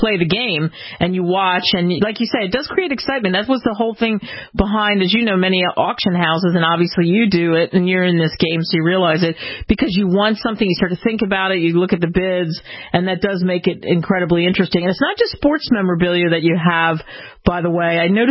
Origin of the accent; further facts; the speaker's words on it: New York, United States; also born or lived in Philadelphia; And of course, I grew up partially in New York and then Philly